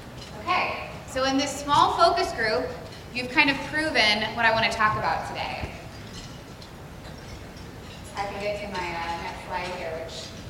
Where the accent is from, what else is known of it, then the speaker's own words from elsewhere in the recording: Winter Park, Florida, United States; So I am from Winter Park, Florida, right outside of Orlando. Grew up about 2 hours from here, and I spent pretty much every summer right here on St. Pete Beach.